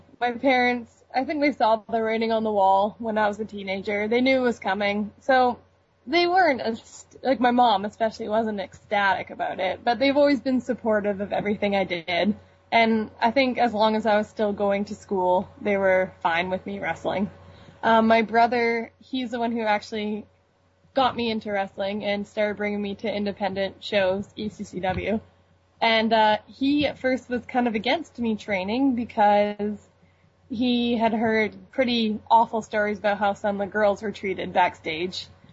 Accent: Vancouver, British Columbia, Canada; Yes, exactly. The Vancouver area.

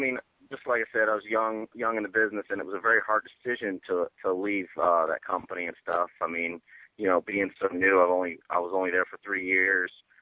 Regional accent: Orlando, Florida, United States; now in Miami, United States; Now I'm down here in Miami. I'm still from Orlando, but I'm down here in Miami for a little bit

